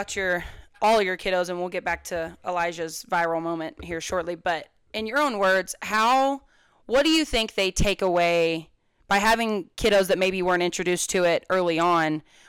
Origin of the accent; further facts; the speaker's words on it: Texas, United States; I'm from Texas. I actually rodeoed in Region 6 most of my life and then moved to 10.